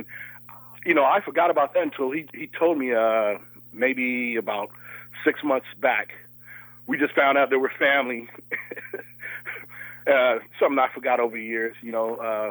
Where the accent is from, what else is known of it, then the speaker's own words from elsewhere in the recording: Oakland, California, United States; I was born in Oakland at Highland Hospital because it was a county hospital, and my mother moved, I think it was after my third year, moved to Oakland.